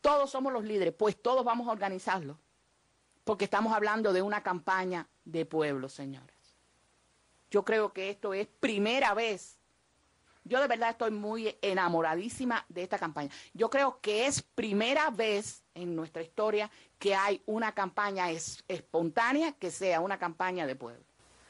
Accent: Cuba

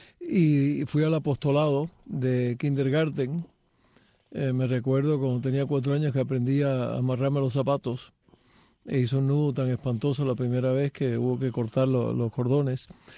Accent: Havana, Cuba; yo nací en El Vedado, en la Clínica Reyes, que quedaba en Paseo y la calle 13, 15, no me acuerdo.

